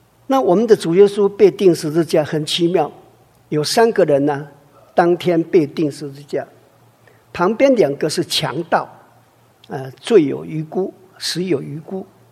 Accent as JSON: {"language": "Chinese", "country": "China", "said": "所以我们中国人呢，这个造字哈"}